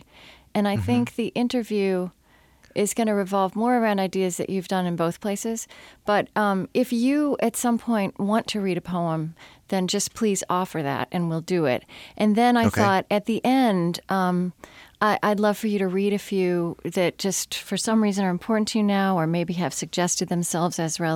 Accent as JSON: {"language": "English", "region": "Oklahoma", "country": "United States", "tie": "born or raised there", "moved": "yes", "said": "but I grew up not in West Texas, but in central Oklahoma."}